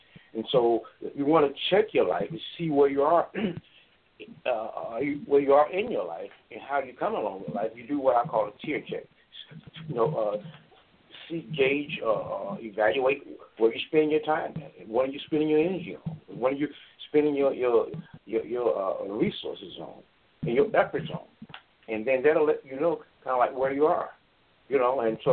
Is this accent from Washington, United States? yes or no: no; Chicago, Illinois, United States; Well, growing up in the Chicagoland area was interesting. You know, I think Chicago is one of the better places you can live